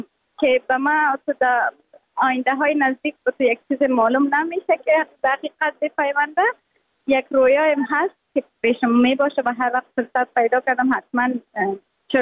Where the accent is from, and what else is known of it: Afghanistan